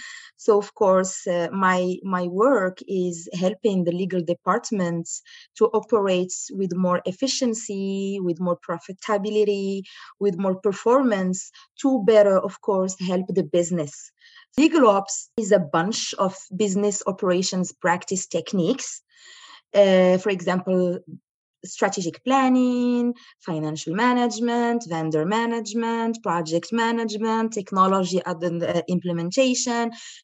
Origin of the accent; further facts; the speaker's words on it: Morocco; English is a second language; moved away as an adult; now in Canada; when I was in my home country, Morocco, I was practicing as in-house counsel. And then I moved to Canada with no idea what I can do with my career.